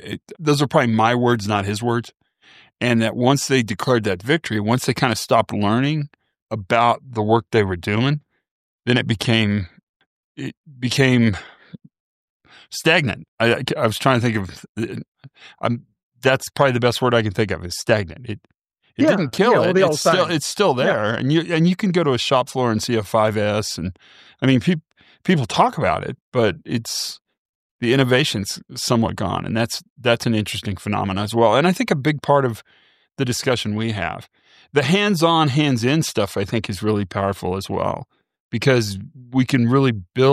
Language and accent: English; Midwest, United States; And I'm from the Midwest of, you know, the United States.